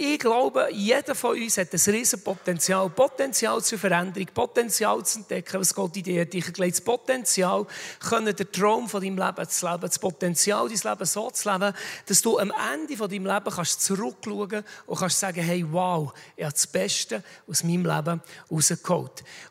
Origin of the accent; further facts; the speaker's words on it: Bern, Switzerland; Aber wir sind aus dem Emmental, wir haben den Käse mit den Löchern drin, der weltweit verkauft wird.